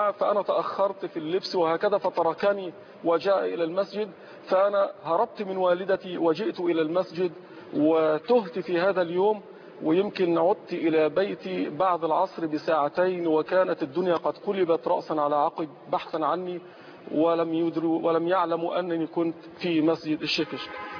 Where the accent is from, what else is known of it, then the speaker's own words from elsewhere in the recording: Cairo, Cairo Governorate, Egypt; كنت طفلا صغيرا يعني وأنا ابن 4 سنين وأنا من مواليد حي حدائق القبة